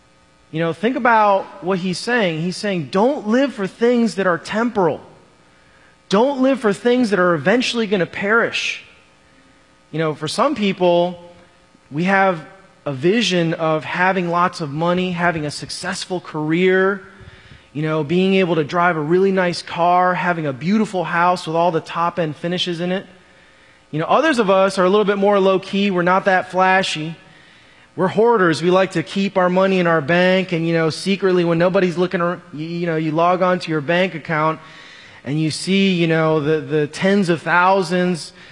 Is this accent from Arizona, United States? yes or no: no; Chicago, Illinois, United States; Back in the 90s, I grew up in Chicago, really in the heyday of Chicago Bulls basketball.